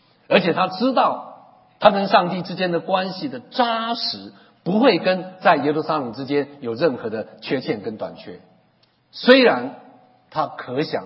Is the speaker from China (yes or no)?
no; Taiwan; 我就不行，我是台湾出来的哈。